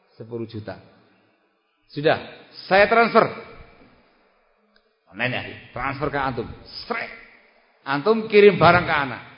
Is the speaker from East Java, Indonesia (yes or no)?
yes; East Java, Indonesia; Saya orang Madura.